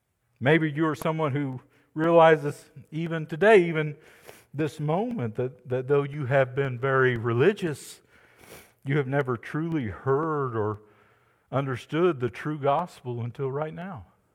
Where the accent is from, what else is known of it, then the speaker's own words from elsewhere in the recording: Georgia, United States; I'm from Georgia, y'all, but I know that's bad grammar.